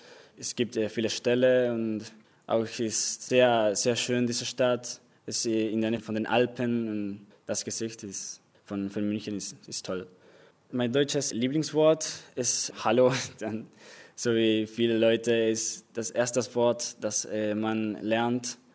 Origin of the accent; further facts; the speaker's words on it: Montevideo, Uruguay; German is a second language; Ich komme aus Uruguay, in Montevideo. Ich bin 1998 geboren.